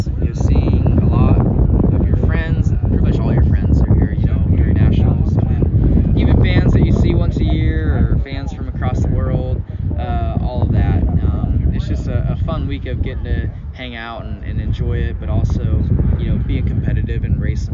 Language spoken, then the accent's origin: English; United States; Well, my response is that I'm too old, for one, and I'm American.